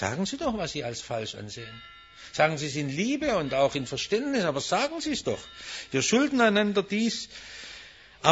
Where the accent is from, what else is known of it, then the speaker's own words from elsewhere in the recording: Stuttgart, Baden-Württemberg, Germany; In der Zeit, wo ich aufgewachsen bin, erinnere ich mich noch gut nach der Währungsreform, wo die großen Gewerkschaftsdemonstrationen waren und die Militärpolizei in die Menge schoss.